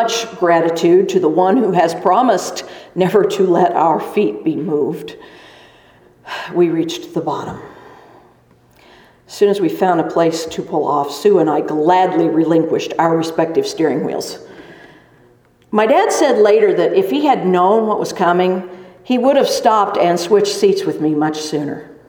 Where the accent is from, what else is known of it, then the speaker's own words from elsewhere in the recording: Kansas, United States; I had never driven down a slope that steep or that long before. I am from Kansas, after all.